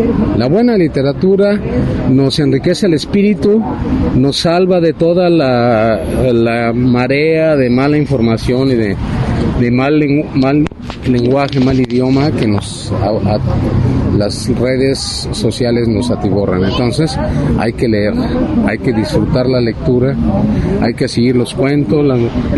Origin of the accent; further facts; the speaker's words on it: Veracruz, Mexico; Yo soy jarocho de nacimiento, de nación.